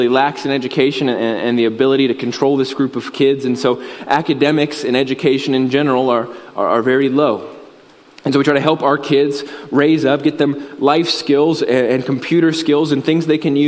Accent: United States; I grew up here in Shelby County, actually in this subdivision right back here. I went to Wright and East and County. Go Rockets.

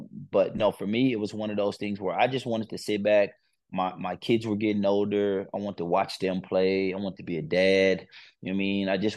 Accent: United States; now in Calgary, Canada; being a pro 10 years, man, and growing up in the States, like, we've never done anything like that.

